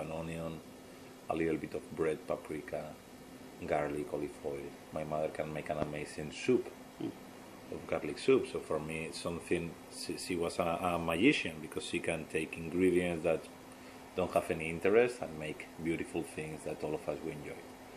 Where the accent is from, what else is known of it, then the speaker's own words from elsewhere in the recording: Vitoria, Basque Country, Spain; English is a second language; also born or lived in Barcelona; now in China; I'm born in Barcelona, but I was grow during 20 years in the Basque Country, in Vitoria.